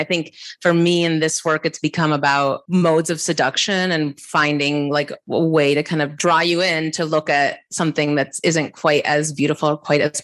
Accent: Barranquilla, Atlántico, Colombia; I grew up in Barranquilla in Colombia, which is home to where the Carnival of Colombia happens.

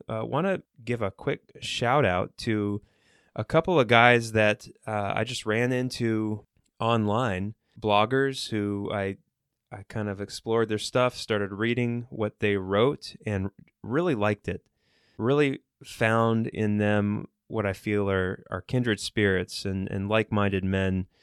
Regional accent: Ohio, United States; In my home state of Ohio, we signed one of the most restrictive anti-abortion bills

